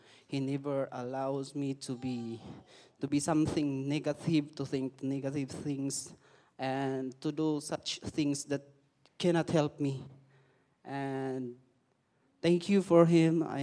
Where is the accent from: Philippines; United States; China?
Philippines; now in Japan; I am a Filipino, wanting to go to other country for a job, and it was my first time to come here in Japan.